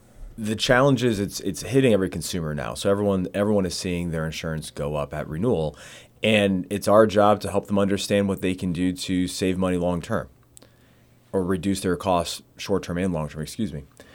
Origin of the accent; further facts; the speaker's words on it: Farmington, Connecticut, United States; also born or lived in Eastham, Massachusetts; I grew up in Farmington, Connecticut, and Eastham, Massachusetts, up on the Cape.